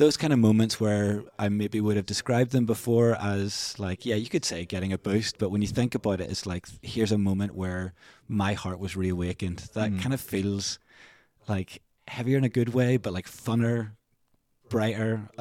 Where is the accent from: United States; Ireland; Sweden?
Ireland; now in Glasgow, United Kingdom; So I'm Irish. I've lived in Scotland since 2008.